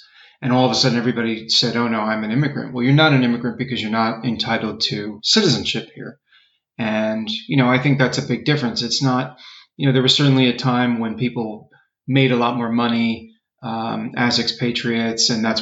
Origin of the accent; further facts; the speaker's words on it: Holmdel, New Jersey, United States; 114, Homedale, New Jersey. My family doesn't live there anymore, but nearby, same county, Monmouth County. So we're from the … part of the state, not really from the … part of the state.